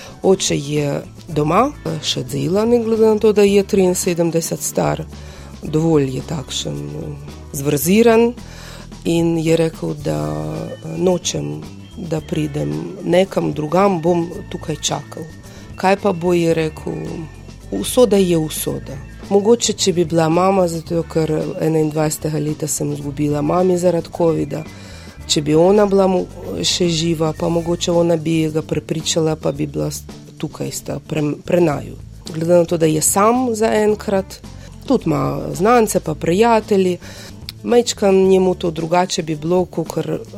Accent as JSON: {"language": "Slovenian", "town": "Chernivtsi", "region": "Chernivtsi Oblast", "country": "Ukraine", "second_language": "Slovenian", "moved": "yes", "lives_now": "Slovenia", "said": "Pozdravljeni, sem iz Ukrajine. Prišla sem decembra leta 2008. Tukaj sem že 14 let."}